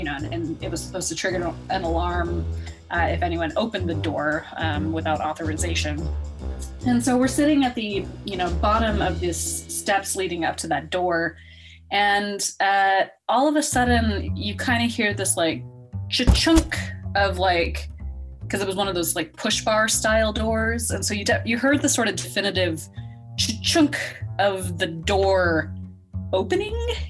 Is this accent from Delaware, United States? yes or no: no; Henderson, Nevada, United States; We called him Tony because I grew up in Vegas area in Henderson.